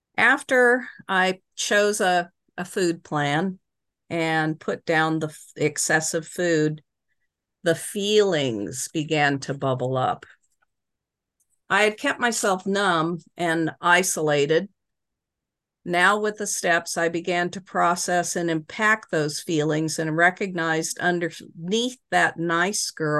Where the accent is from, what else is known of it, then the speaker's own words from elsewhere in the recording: California, United States; I grew up in California in a bikini on the beach.